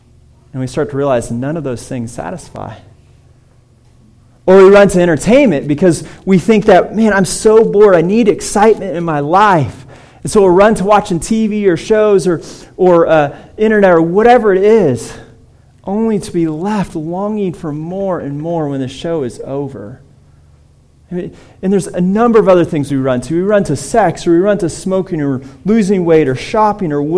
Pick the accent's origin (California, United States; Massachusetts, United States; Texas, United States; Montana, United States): California, United States; I grew up in California, so I've been to a few.